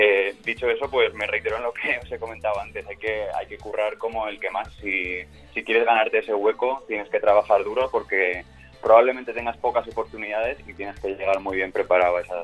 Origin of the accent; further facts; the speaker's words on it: Alicante, Valencian Community, Spain; Yo soy alicantino